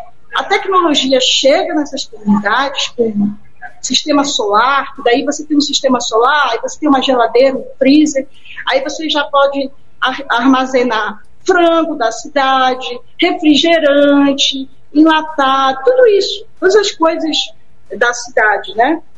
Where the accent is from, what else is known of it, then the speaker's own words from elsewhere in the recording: Amazonas, Brazil; a minha família amazônica, a minha infância, porque eu fui criada no Rio Atumã, eu ia para a escola Canoa